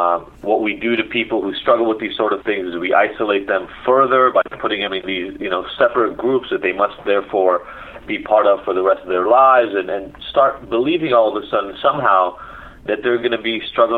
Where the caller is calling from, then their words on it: Los Angeles, California, United States; In not yet sunny Los Angeles.